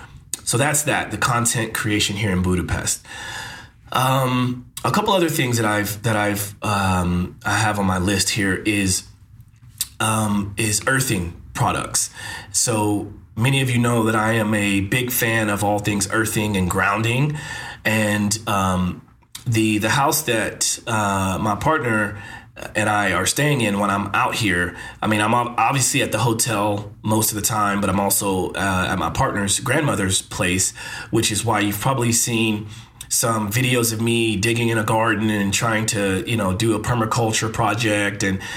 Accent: New York, United States; I'm a guy from New York here looking for content creators.

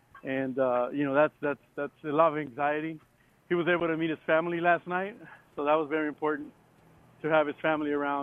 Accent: Compton, California, United States; So I grew up in Compton, California, and the reason I was deported, I was involved in a shooting

